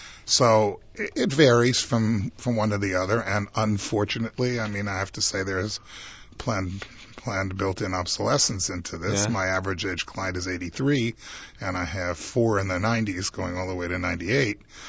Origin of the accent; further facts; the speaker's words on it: Israel; I grew up with him in Israel.